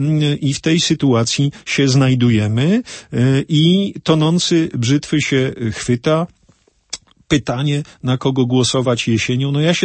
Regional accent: Wrocław, Lower Silesian Voivodeship, Poland; bo ja jestem z Wrocławia

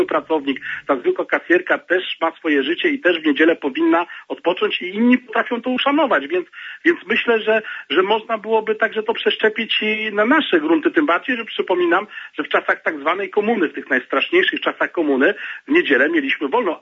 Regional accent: Gdańsk, Pomeranian Voivodeship, Poland; No ja jestem z Gdańska, w Gdańsku były tłumy.

